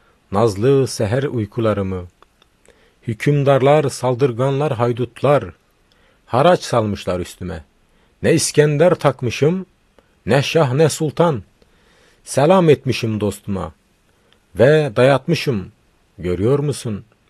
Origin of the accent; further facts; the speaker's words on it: Turkey; now in Toulouse, France; je viens de Turquie, mon origine c'est kurde, et depuis 20 ans que je suis en France, j'habite à Toulouse.